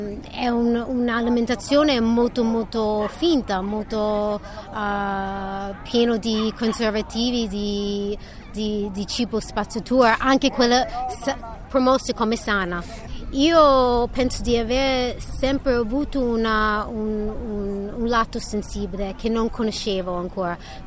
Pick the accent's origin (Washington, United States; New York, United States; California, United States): New York, United States; Italian is a second language; moved away as an adult; now in Italy; Io sono nata e cresciuta a New York